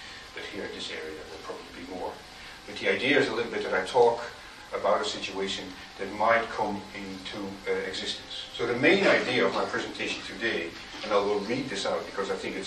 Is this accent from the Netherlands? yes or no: yes; Netherlands; The reason that I can do that is because I'm from Holland.